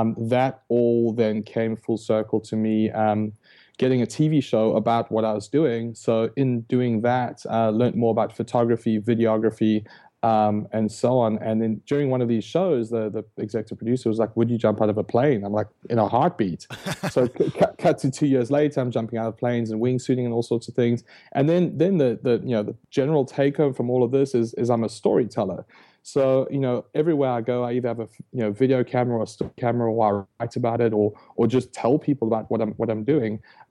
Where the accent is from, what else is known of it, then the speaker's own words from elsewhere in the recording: South Africa; So basically, I was born and raised in South Africa, hence the funny accent.